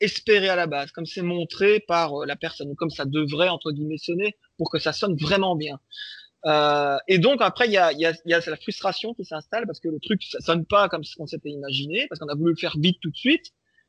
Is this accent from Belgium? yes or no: yes; Belgium; Alors, je vais faire mon belge parce que je suis belge.